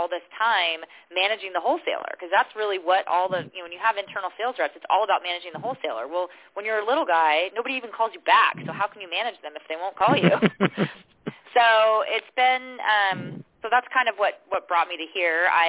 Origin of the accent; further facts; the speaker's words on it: Saratoga, California, United States; So I'm a Californian, native Californian. I grew up here in the Bay Area in a town called Saratoga, California.